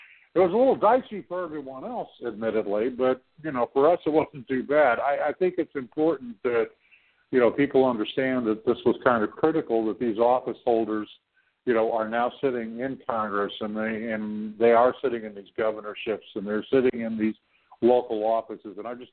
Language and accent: English; Canada; you and most of our listeners know that I'm a Canadian